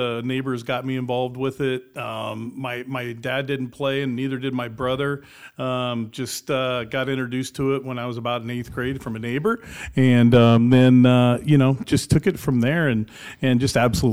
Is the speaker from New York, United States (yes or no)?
no; Catlin, Illinois, United States; I'm originally from Illinois, a little town called Catlin, just outside of Champaign, Illinois. Grew up there.